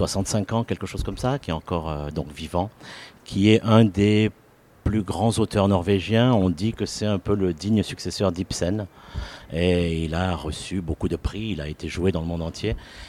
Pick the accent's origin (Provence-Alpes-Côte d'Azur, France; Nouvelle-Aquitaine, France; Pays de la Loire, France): Provence-Alpes-Côte d'Azur, France; Marseille; je suis Marseillais. Et en tant que Marseillais, c'est un peu la Méditerranée qui rencontre.